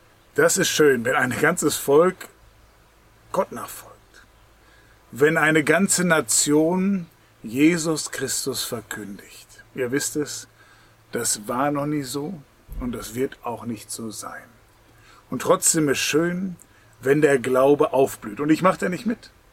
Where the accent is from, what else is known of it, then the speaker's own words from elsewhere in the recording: Langenhagen, Lower Saxony, Germany; Bete, wo ich herkomme, hier für Langenhagen, bete für Hannover.